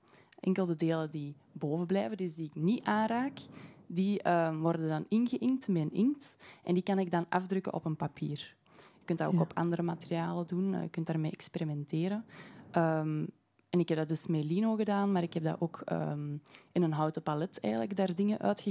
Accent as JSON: {"language": "Dutch", "town": "Oud-Turnhout", "region": "Flanders", "country": "Belgium", "said": "Zelf ben ik 24 jaar en ik kom uit Oud-Turnhout. Dus ik ben wel van hier in de buurt."}